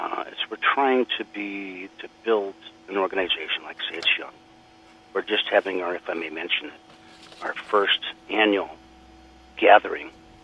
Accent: South Dakota, United States; Everybody where I grew up in South Dakota knew I was, so

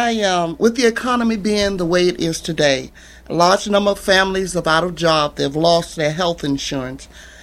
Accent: Richmond, Virginia, United States; I'm from Richmond, Virginia.

